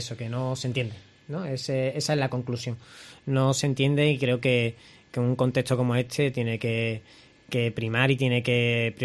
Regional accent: Cádiz, Andalusia, Spain; yo soy de Segunda Aguada, mi madre vive allí, mis amigos son del Cerro del Moro, sé la realidad que se vive allí

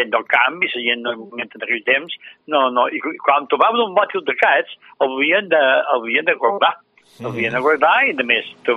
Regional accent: Balearic Islands, Spain; born there; com que vaig néixer a la Cavalleria i vaig començar a anar acompanyat d'un missatge que devia tenir 6 anys.

